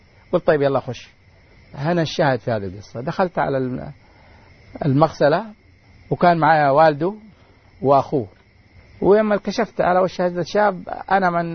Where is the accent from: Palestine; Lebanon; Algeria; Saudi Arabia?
Saudi Arabia; المقابر في عندنا في السعودية هي عبارة عن ممرات